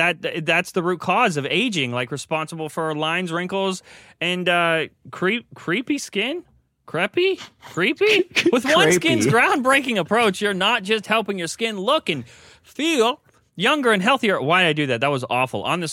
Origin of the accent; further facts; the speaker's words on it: United States; I definitely wouldn't have done that because I'm American and stupid.